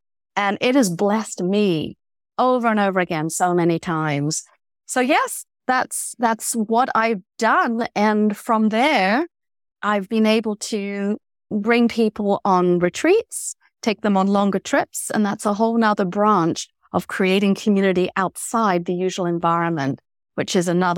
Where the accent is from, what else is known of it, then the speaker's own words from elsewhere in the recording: United Kingdom; now in Sacramento, United States; I would end up in Sacramento, California, because I'm British, by the way